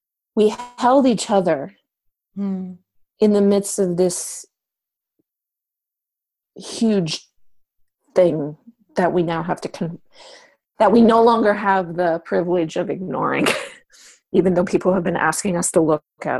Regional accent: Hawaii, United States; Like, my mom's a hippie. I grew up in Hawaii. So that's just a place that's different from the rest of the world.

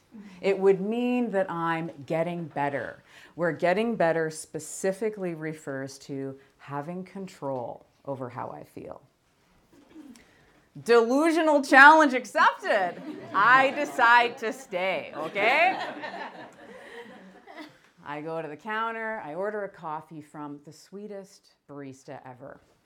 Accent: London, Ontario, Canada; I went to Variety Cafe in my hometown of London with the following plan.

